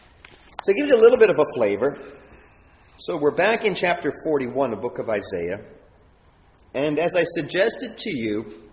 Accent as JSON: {"language": "English", "country": "Canada", "said": "In Canada, we lack those things. To be Canadian is almost secondary."}